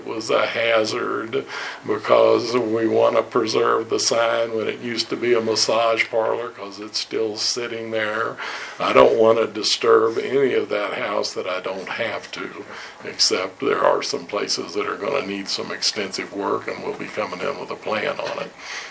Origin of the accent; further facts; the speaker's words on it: Louisville, Kentucky, United States; also born or lived in New Orleans; Hey, I was living in New Orleans when Katrina hit. That's the fleur-de-lis. I'm from Louisville, Kentucky.